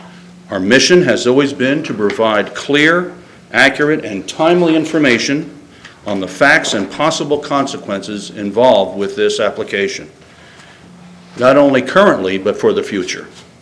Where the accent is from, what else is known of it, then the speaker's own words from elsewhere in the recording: New Jersey, United States; I am from New Jersey, so I hope that doesn't sound too negative.